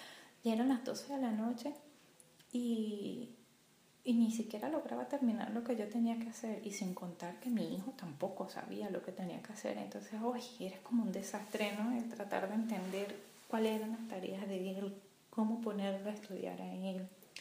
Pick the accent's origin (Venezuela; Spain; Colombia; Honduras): Venezuela; moved away as an adult; Primero porque ya yo tenía otro ritmo en mi país, ya era la parte laboral. Estaba trabajando y ya había, de cierta manera, había cortado con el vínculo académico. ¿no? Y comenzar de nuevo. De hecho, yo di clases en Venezuela.